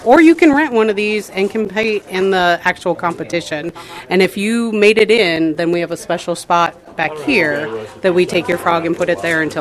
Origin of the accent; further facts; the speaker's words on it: Papillion, Nebraska, United States; I am from Papillion, Nebraska.